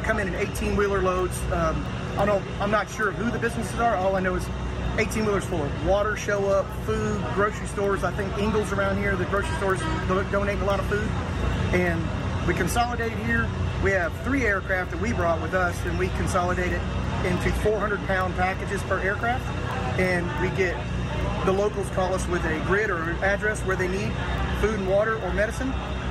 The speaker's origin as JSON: {"language": "English", "town": "Nashville", "region": "Tennessee", "country": "United States", "said": "Some of the guys live here in this town. We came from Nashville, Tennessee."}